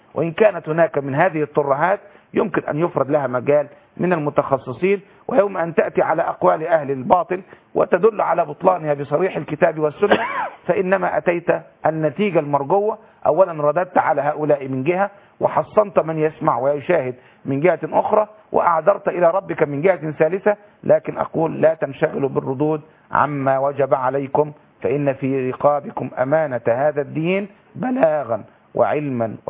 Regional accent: Egypt; أنا النهاردة بقول أنا راجل مصري

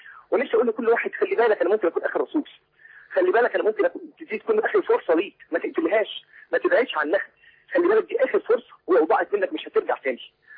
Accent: Saudi Arabia; كنت متربى انا وانا صغير كنت في السعوديه

